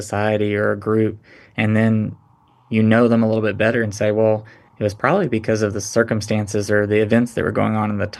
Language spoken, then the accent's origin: English; Tennessee, United States; born or raised there